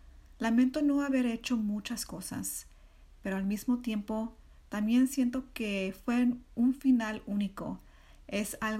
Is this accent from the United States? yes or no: yes; California, United States; also born or lived in Sydney; soy música, compositora y tecnóloga en Los Ángeles. Nací en Sydney, Australia, pero crecí en California y Little Tokyo es un lugar que ha jugado un papel importante en mi vida en aprendiendo sobre mi herencia Nikkei.